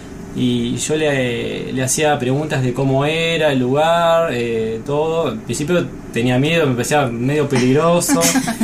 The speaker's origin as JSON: {"language": "Spanish", "town": "San Isidro", "region": "Buenos Aires Province", "country": "Argentina", "tie": "born or raised there", "lives_now": "Olivos, Argentina", "said": "yo viví casi toda mi vida en San Isidro. Hace tres o cuatro años me mudé a Olivos. Ahí vivo a unas cuadras del Unicenter, ahí cerca."}